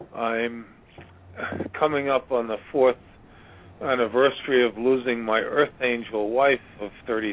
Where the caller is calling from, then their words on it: Virginia, United States; I'm calling from Virginia, and the cat's doing very well.